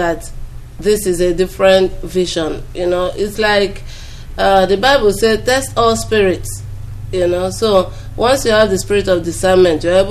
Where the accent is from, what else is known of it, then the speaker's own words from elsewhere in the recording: Nnewi, Anambra, Nigeria; I come from Newi.